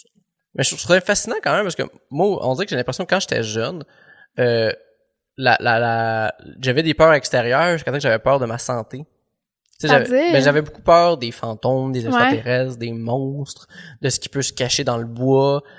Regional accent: Sainte-Mélanie, Quebec, Canada; j'ai grandi à Sainte-Mel. Puis j'étais à l'école primaire de Sainte-Mélanie

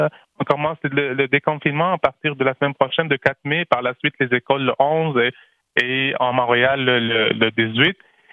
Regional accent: Lebanon; Oui, c'est ça, au Liban.

